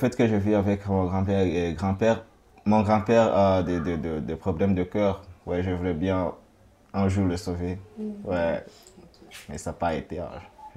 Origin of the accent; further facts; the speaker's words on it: Kigali, Rwanda; Je viens de Kigali, je suis né à Kigali, à CHUK, Centre Hospitalier Universitaire de Kigali. C'était le 6 mars 1989.